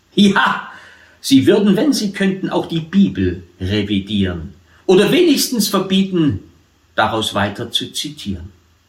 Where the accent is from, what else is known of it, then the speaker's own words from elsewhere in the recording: Saxony, Germany; Und man fragt sich als Sachse, was haben wir verbrochen